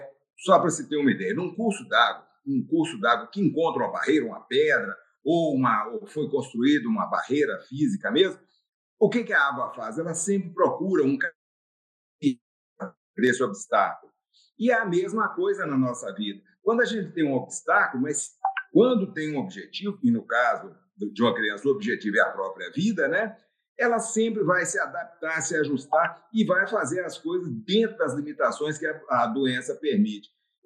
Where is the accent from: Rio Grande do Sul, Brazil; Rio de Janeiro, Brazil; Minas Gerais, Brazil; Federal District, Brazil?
Minas Gerais, Brazil; João Monlevade; born there; Já se tinha naquela época relatos de outros casos na cidade, João Molevade, onde eu nasci